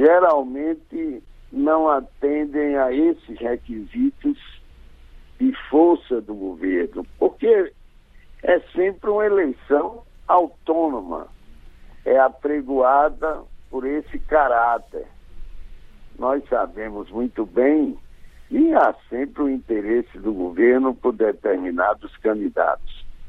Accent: Rio Grande do Norte, Brazil; que é ouvinte aqui da minha terra natal, do Rio Grande do Norte

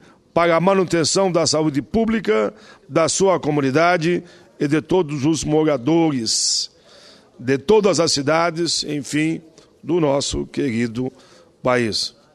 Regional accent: Caxias do Sul, Rio Grande do Sul, Brazil; born there; eu estive por várias vezes na região da Serra da Gaúcha, onde nasci, em Caxias do Sul

